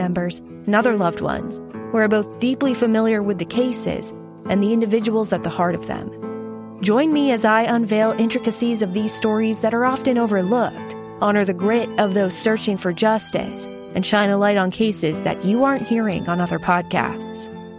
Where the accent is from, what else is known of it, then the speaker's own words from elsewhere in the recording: Maine, United States; cases from my home state of Maine and the greater New England area.